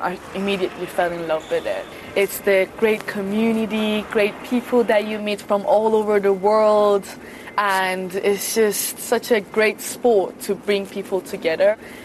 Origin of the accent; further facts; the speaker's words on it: Iran; English is a second language; now in United Kingdom; I am from Iran and I am part of the refugee Olympic team. I came in the UK about 4 years ago.